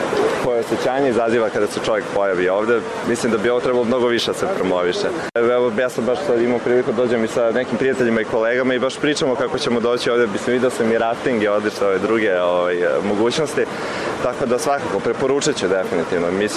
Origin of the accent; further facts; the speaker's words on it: Belgrade, Serbia; dolazim iz Beograda.